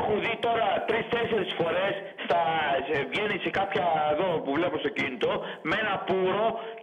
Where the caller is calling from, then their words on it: Larissa, Thessaly, Greece; είμαι από τη Λάρισα.